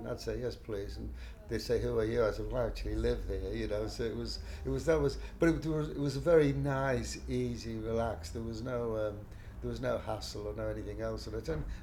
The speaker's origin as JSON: {"language": "English", "town": "Southport", "region": "North West England", "country": "United Kingdom", "tie": "born or raised there", "said": "I don't particularly have any association with anywhere, although I was brought up in Southport in North Liverpool"}